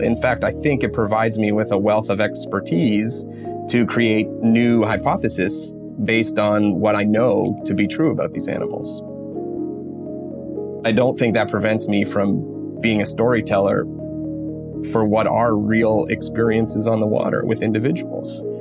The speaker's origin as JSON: {"language": "English", "country": "Canada", "said": "that defines who I am … that defines my family. And I am Canadian"}